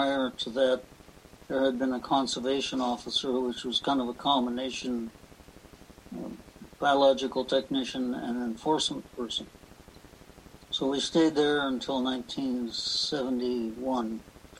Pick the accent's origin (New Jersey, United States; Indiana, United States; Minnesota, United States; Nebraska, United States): Minnesota, United States; I was new to oceans, so I was from Minnesota.